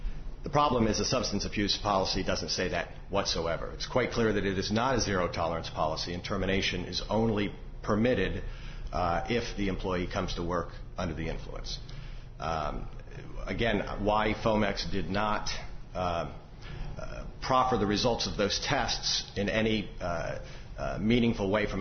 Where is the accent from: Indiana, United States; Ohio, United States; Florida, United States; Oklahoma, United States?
Indiana, United States; Fort Wayne; I'm from Fort Wayne, Indiana